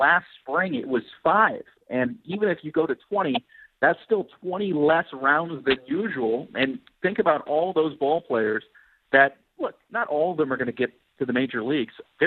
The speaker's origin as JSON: {"language": "English", "town": "Chicago", "region": "Illinois", "country": "United States", "said": "I'm from Chicago, so I've been through the Cubs organization growing up as a fan"}